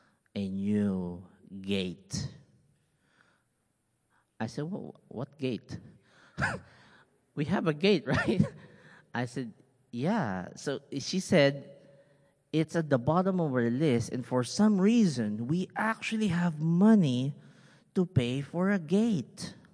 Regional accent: Philippines; English is a second language; How does it feel, because I'm Filipino, you know, feel.

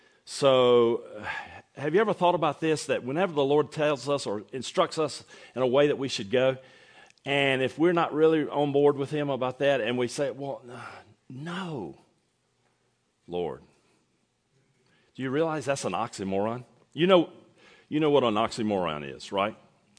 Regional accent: North Carolina, United States; I grew up outside of the University of North Carolina and down the road from Duke University.

